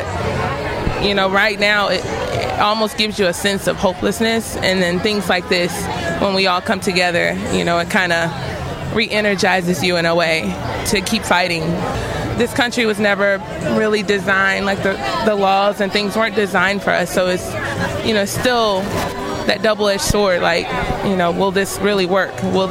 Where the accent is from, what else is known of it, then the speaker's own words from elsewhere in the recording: Gary, Indiana, United States; now in Bloomington, United States; I'm from Gary, Indiana, born and raised, but I've lived in Bloomington for a while now.